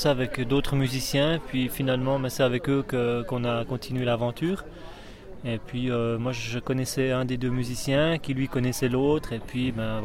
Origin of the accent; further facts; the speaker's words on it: Bourgogne-Franche-Comté, France; Moi, je viens du Jura.